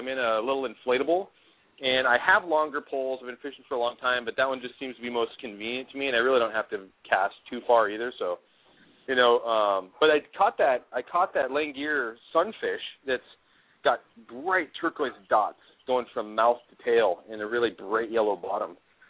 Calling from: Washington, United States; I'm calling from Washington State, and I'm the guy that's been emailing you about river fishing and such.

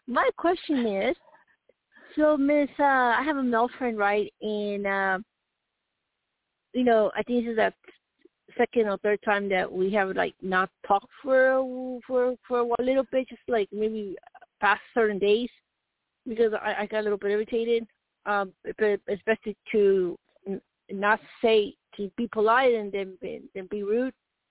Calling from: Arizona, United States; from Arizona.

